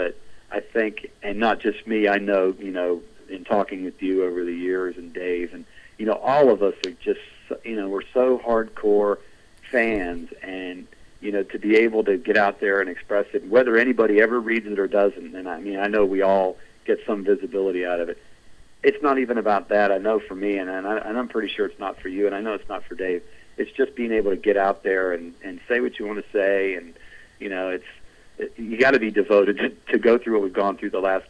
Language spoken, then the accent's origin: English; Hollywood, Florida, United States; We moved to Florida when I was 5 years old. We moved to Hollywood. I grew up down in Hollywood. I lived there until I got married.